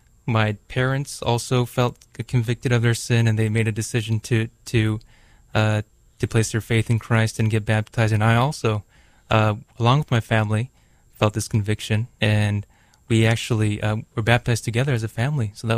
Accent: Kobe, Hyogo, Japan; So I grew up in Kobe, and as a family, we started attending

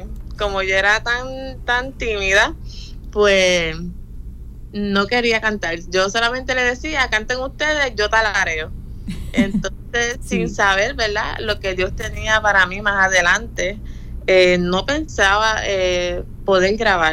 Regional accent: Puerto Rico; soy de acá, natural de Puerto Rico. Dios nos ha permitido, ¿verdad? Somos nacidos, criados en el Evangelio.

